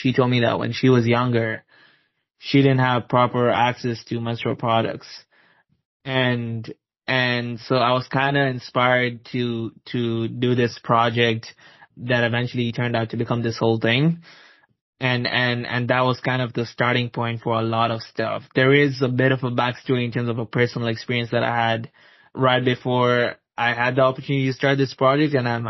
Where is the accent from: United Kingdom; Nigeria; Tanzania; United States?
Tanzania; So as I mentioned, I grew up in East Africa. I was born and raised in Tanzania, and Tanzania is very different from Canada.